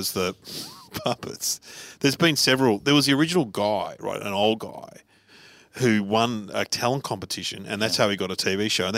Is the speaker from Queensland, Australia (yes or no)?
no; Melbourne, Victoria, Australia; They were in Melbourne. We're from Melbourne, so it was in the city.